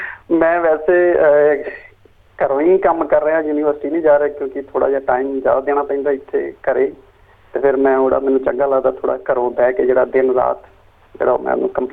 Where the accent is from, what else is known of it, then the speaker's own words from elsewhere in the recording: Amritsar, Punjab, India; moved away as an adult; now in Australia; ਮੈਂ ਅੰਮ੍ਰਿਤਸਰ ਤੋਂ ਬਿਲੋਂਗ ਕਰਦਾ